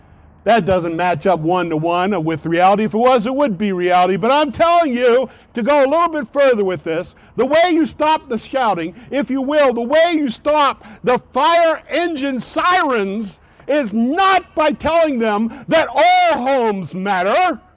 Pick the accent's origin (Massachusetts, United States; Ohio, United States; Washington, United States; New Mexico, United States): Ohio, United States; Akron; I remember growing up in Akron, Ohio, and looking down the main street of Akron, Ohio, which is called Market Street.